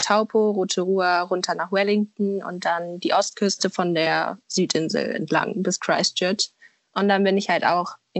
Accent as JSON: {"language": "German", "region": "North Rhine-Westphalia", "country": "Germany", "said": "Ich komme aus der Nähe von Köln."}